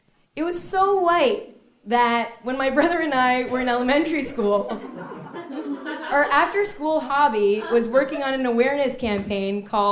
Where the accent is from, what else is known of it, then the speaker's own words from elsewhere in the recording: Sudbury, Ontario, Canada; I grew up in Sudbury in the 90s.